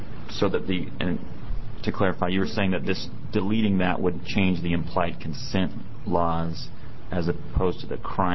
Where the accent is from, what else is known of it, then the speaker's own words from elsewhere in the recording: Oregon, United States; Mr. Chairman, I am from Southern Oregon, and I need to do my annual Rogue River float.